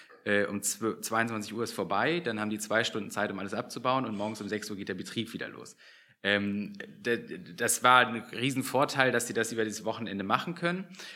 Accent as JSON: {"language": "German", "town": "Hanover", "region": "Lower Saxony", "country": "Germany", "tie": "born or raised there", "said": "wir sind ja in Hannover groß geworden, sind ja an der Musikhochschule, haben wir studiert."}